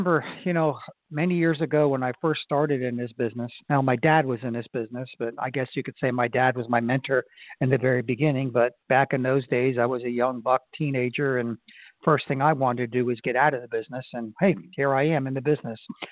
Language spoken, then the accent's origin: English; Florida, United States; But I've decided to add another one this time in Florida, my home state, in the DeBary area